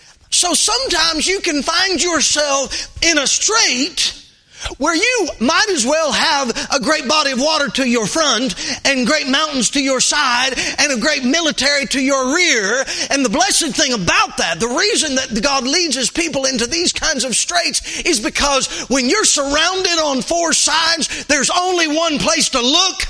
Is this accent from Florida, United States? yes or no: yes; Florida, United States; You know, I'm from Northwest Florida. I hear lake, I think, seeing one shore from the other shore. But then there are Great Lakes up here.